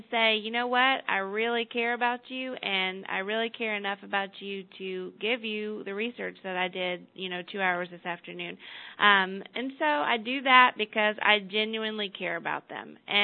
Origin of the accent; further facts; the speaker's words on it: Baton Rouge, Louisiana, United States; I'm from Louisiana originally, Baton Rouge, and I'm an LSU alumni.